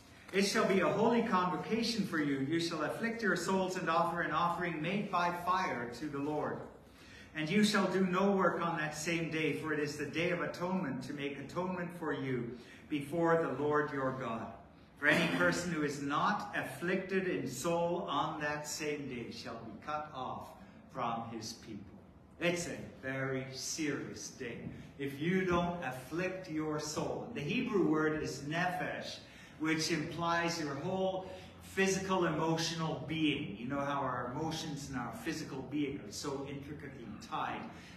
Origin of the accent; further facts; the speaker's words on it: Vancouver, British Columbia, Canada; also born or lived in London, United Kingdom; I grew up in Vancouver, Canada, and, you know, Jewish people there are more relaxed. But my wife and I spent 10 years in London serving with Chosen People Ministries.